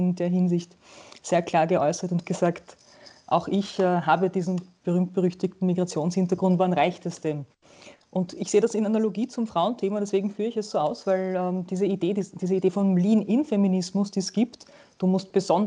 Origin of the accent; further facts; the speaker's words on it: Gramatneusiedl, Lower Austria, Austria; Ich bin am Land in Österreich aufgewachsen, in einer 2500 Menschen umfassenden Gemeinde mit dem schönen Namen Gramat-Neusiedl